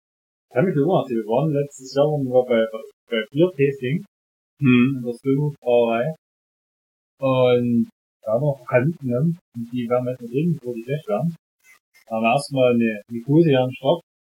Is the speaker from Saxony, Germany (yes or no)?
yes; Saxony, Germany; accent: Saxon; erfassen sich an unserem Dialekt und versuchen so sächsisch zu lernen. Ostdeutsch.